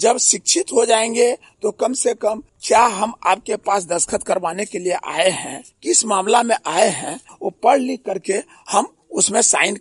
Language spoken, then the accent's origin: Hindi; Dhobghat, India; धोबघाट गांव से।